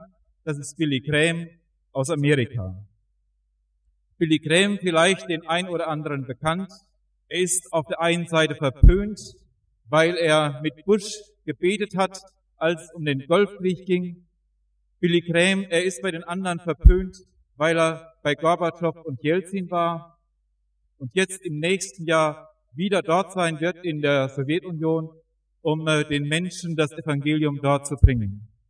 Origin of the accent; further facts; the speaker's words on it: Wetzlar, Hesse, Germany; Ich komme aus Wetzlar, bin verheiratet, habe drei Kinder